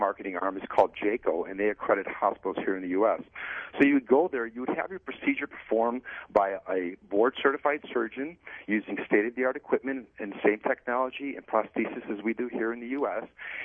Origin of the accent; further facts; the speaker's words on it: Chicago, Illinois, United States; Great to be with you today in my hometown of Chicago.